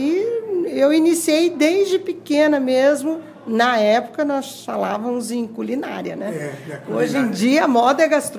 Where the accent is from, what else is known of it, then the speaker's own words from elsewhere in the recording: Campo Grande, Mato Grosso do Sul, Brazil; Eu sou uma cidadã campograndense, nasci e me criei aqui, de famílias tradicionais daqui de Campo Grande, né?